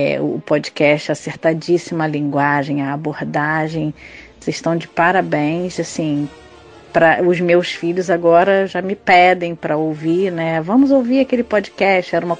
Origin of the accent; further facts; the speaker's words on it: Rio de Janeiro, Brazil; now in Espírito Santo, Brazil; Eu sou do Rio de Janeiro, mas moro no Espírito Santo